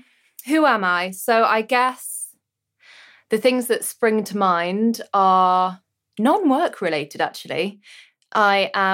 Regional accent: North West England, United Kingdom; I grew up in rural Cheshire. So very white, very white.

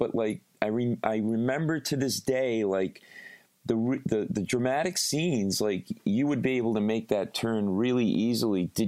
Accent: Rhode Island, United States; I'm Italian. I'm from Rhode Island, you know.

